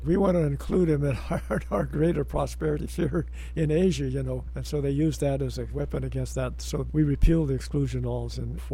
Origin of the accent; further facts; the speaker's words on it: Michigan, United States; born there; my birth certificate says that I am white because I was born up in Michigan.